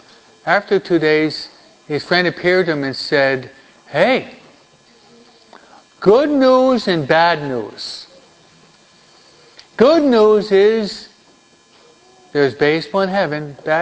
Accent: New York, United States; accent: New York; So hopefully you hear me, or maybe my New York accent is too pronounced.

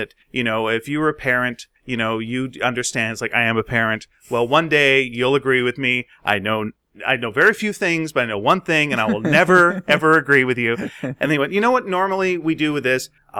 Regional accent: Canada; You know, being a Canadian, we always have to mention if someone is Canadian.

